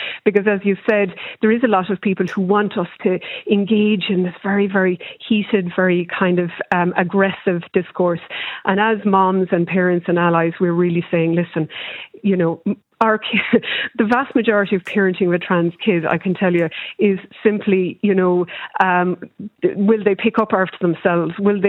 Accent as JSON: {"language": "English", "country": "Ireland", "tie": "born or raised there", "said": "I grew up in Ireland in the 70s and 80s"}